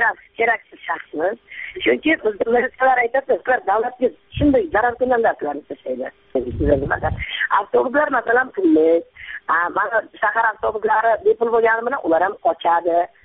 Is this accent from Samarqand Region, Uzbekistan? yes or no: yes; Samarkand, Samarqand Region, Uzbekistan; Samarqand.